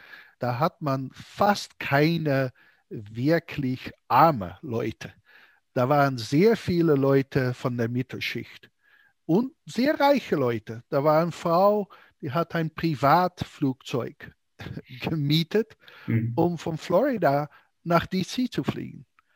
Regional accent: Netherlands; German is a second language; Ach, ich komme aus den Niederlanden

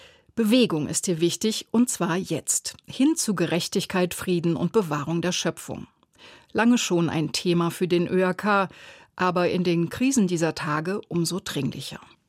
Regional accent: Rhineland-Palatinate, Germany; Nicht gerade das, was ich als Pfälzer Protestantin gewohnt wäre

